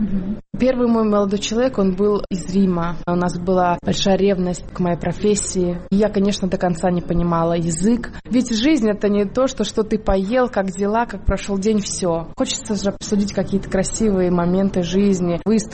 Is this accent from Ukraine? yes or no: no; Kemerovo, Kemerovo Oblast, Russia; born there; Я родилась в Кемерово, в Сибири.